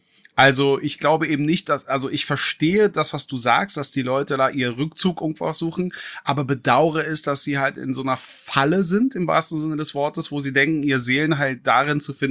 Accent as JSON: {"language": "German", "region": "Berlin", "country": "Germany", "said": "Und ich komme aus dem Märkischen Viertel ursprünglich. Also ich komme aus einer Hochhaussiedlung."}